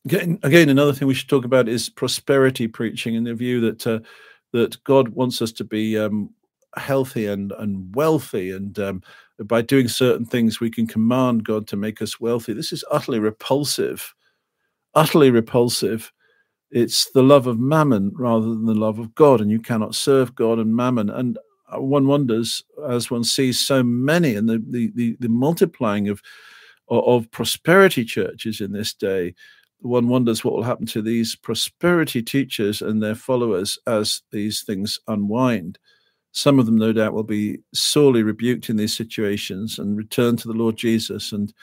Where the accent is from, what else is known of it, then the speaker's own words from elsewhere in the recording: England, United Kingdom; It's a very English thing. This will never happen here. We're English. As if somehow we were different from people in other parts of the world just because we're English.